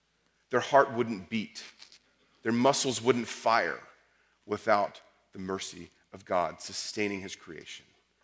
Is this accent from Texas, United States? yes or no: yes; Texas, United States; I'm from Texas. That's where I immediately go.